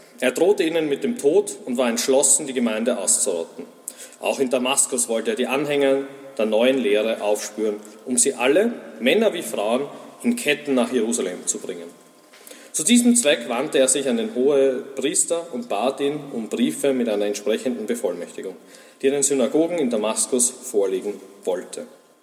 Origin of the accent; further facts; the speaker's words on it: Vienna, Austria; bin aus Wien